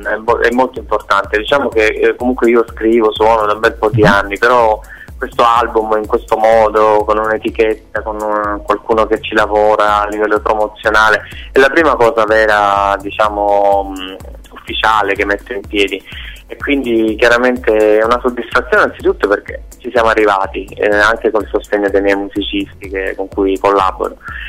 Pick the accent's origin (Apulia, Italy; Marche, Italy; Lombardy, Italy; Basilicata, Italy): Apulia, Italy; al sud, dove sono tornato. Io sono della Puglia, però sono stato un po' in giro per studio, per lavoro.